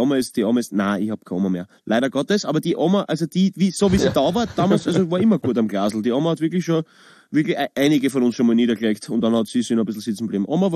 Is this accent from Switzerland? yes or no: no; Styria, Austria; Also bei uns in der Steiermark gibt es das gute alte Verhockert-Mammut zu Weihnachten.